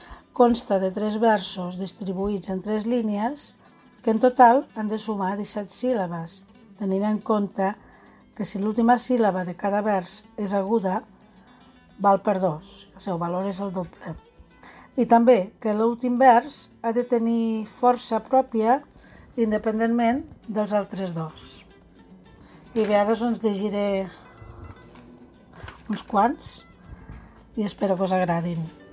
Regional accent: Lleida, Catalonia, Spain; now in Barcelona, Spain; de Lleida, però resident a Barcelona.

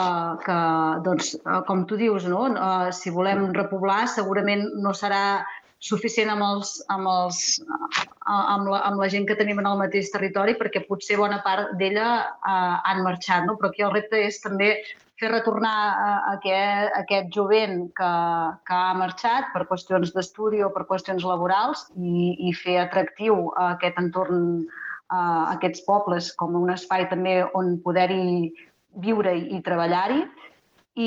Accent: Calaf, Catalonia, Spain; jo soc de Calaf

